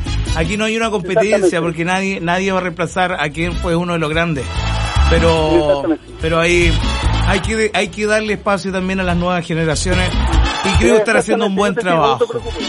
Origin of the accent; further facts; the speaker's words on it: Chiguayante, Biobío, Chile; Pero ahora yo estoy en el lugar y soy de Chiguayante.